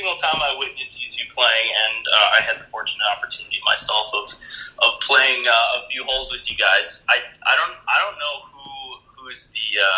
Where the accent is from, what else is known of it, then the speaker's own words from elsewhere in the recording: Minnesota, United States; kind of being a Minnesotan where, you know, there's no such thing as having a mean bone in your body.